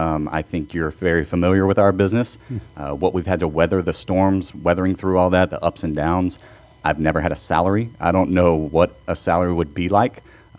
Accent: Louisiana, United States; I'm a transplant from Louisiana

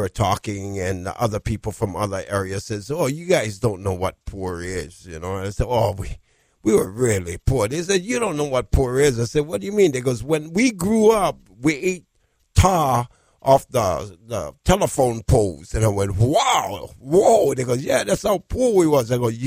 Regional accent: Papakolea, Hawaii, United States; I grew up in Papakolea, a Hawaiian homestead on the mountains.

